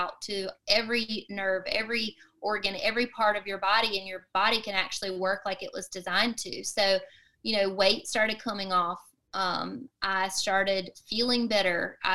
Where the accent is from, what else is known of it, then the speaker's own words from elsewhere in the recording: the South, United States; Well, I, like I said, I'm from the South and everything down here is fried, Southern buffet, comfort foods